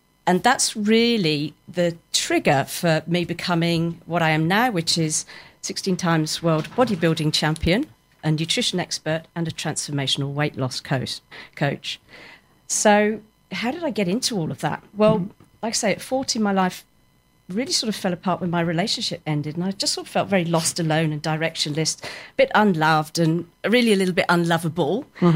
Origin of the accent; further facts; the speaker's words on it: Winchester, South East England, United Kingdom; I grew up in Winchester with my three brothers